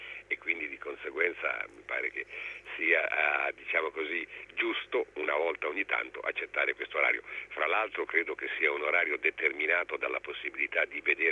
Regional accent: Ancona, Marche, Italy; also born or lived in Mondolfo; sono un anconetano, anche se per motivi bellici sono nato a Mondolfo, sono sempre vissuto ad Ancona

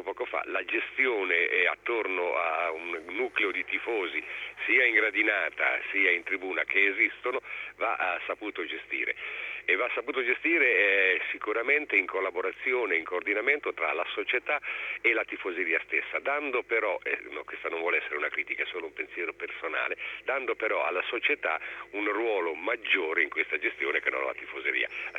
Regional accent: Ancona, Marche, Italy; also born or lived in Mondolfo; sono un anconetano, anche se per motivi bellici sono nato a Mondolfo, sono sempre vissuto ad Ancona

